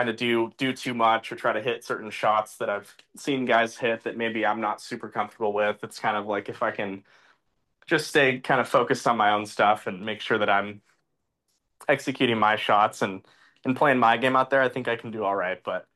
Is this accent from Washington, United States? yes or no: yes; Washington, United States; I mean, I grew up obviously in Washington and played a lot of tree-lined golf